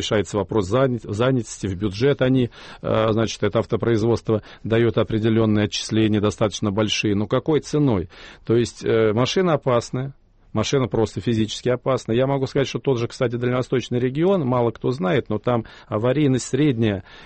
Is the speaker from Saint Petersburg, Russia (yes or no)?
no; Moscow, Russia; Я сам живу в Москве, я москвич